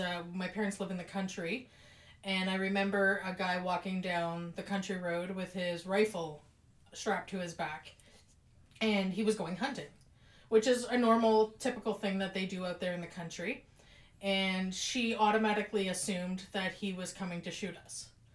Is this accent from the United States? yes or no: no; Calgary, Alberta, Canada; I grew up in Calgary